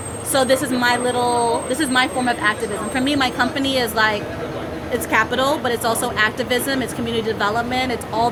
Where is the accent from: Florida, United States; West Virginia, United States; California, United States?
Florida, United States; also born or lived in Jamaica; I'd say, no, I'm Jamaican. I grew up in Florida. I'm so different.